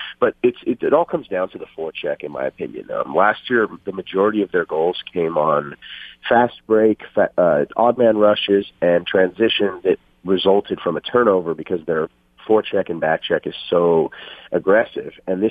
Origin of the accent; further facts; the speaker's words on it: Denver, Colorado, United States; now in Las Vegas, United States; I grew up in Denver, where you have 4 professional teams in every major sport, and then I moved to Vegas, and I've been out here for 11 years.